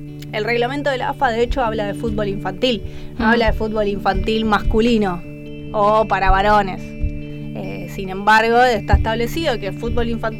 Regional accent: Monte Grande, Buenos Aires Province, Argentina; Había en el barrio, yo soy de Monte Grande, digo, en la ciudad había un montón de clubes para jugar al fútbol para varones.

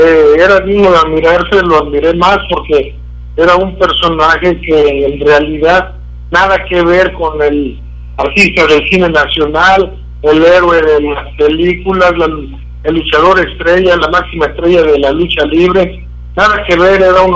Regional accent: Tabasco, Mexico; yo cuando salí de Tabasco, yo en el 72 luché un año ahí en Tabasco

